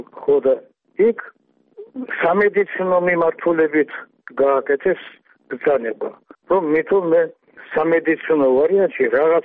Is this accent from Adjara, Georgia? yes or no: no; Tbilisi, Georgia; born there; მაგრამ მე ხომ თბილისში დავიბადე